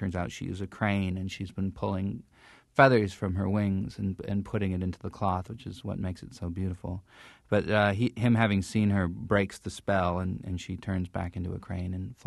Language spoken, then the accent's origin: English; Helena, Montana, United States; No, I grew up in Helena, Montana.